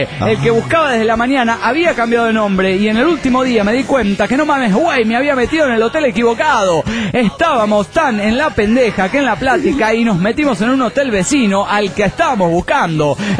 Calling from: Guadalajara, Jalisco, Mexico; Hola amigos, ¿cómo están? … de Guadalajara, Jalisco, México.

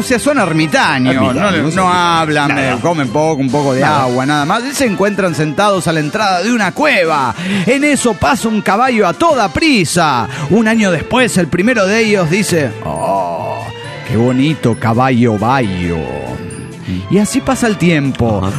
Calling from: Tláhuac, Mexico City, Mexico; Soy el de Tlahuac, México.

